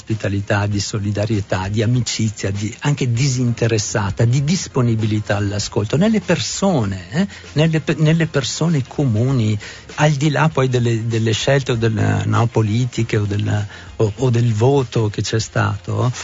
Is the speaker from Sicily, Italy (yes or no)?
no; Trentino-Alto Adige, Italy; il Trentino nella fattispecie, è anche mio, anch'io sono trentino, cioè è casa mia.